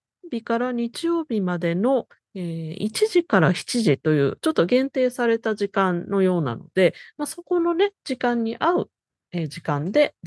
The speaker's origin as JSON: {"language": "Japanese", "country": "Hong Kong", "said": "私も香港から来ていながら、本当にそういうふうに感じたものだったんですけれども"}